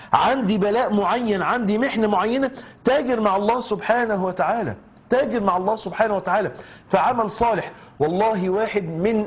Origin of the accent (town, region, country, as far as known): Mansoura, Dakahlia, Egypt